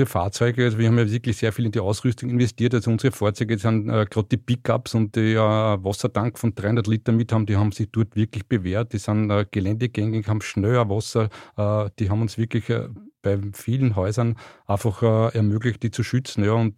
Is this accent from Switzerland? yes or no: no; Austria; Das wird gar nicht so zu einem großen Waldbrand bei uns in Österreich kommen, also nicht sehr oft, weil wir einfach die Freiwilligen einfach schnell vor Ort haben.